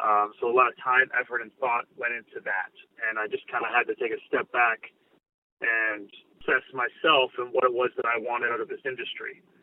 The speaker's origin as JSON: {"language": "English", "country": "Canada", "said": "being a Canadian, it's massive."}